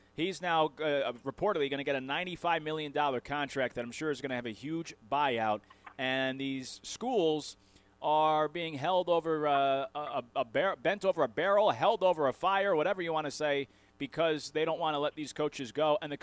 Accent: Northeast, United States; it was the type of thing that growing up in the Northeast, we same idea with Sonic. We didn't have Sonic for years

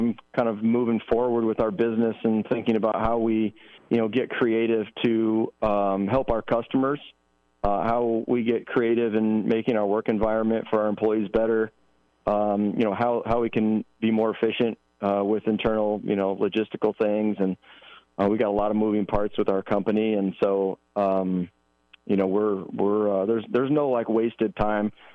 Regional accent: Nebraska, United States; I mean, yes, I was raised in Nebraska.

